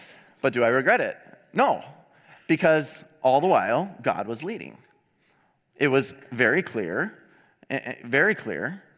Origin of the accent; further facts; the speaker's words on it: Fargo, North Dakota, United States; We were living in Fargo, which was my hometown.